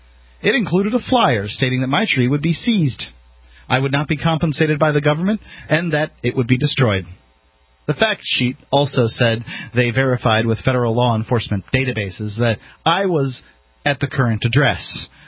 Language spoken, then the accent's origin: English; Florida, United States; I don't know anything about citrus greening, but I am from Florida, and we know a little bit about citrus canker.